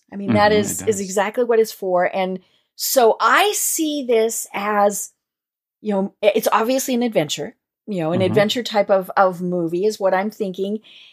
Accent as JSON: {"language": "English", "region": "Colorado", "country": "United States", "said": "Now, granted, I am from Colorado."}